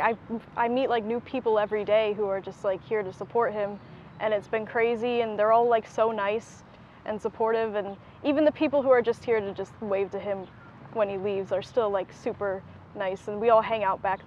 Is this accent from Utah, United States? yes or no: no; New York, United States; Yeah, I am from New York, so I just took the Amtrak train down here.